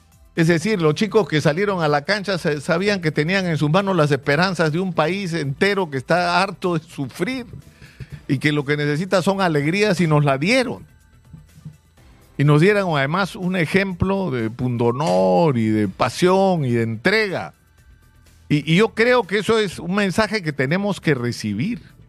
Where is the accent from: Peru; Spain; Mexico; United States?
Peru; lo que ha demostrado el partido con Uruguay es lo que somos los peruanos